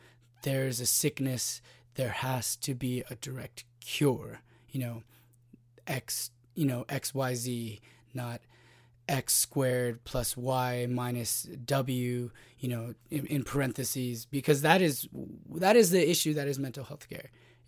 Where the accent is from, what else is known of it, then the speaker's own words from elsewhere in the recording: Hawaii, United States; for the longest time in my safe little liberal arts / growing up in Hawaii private school bubble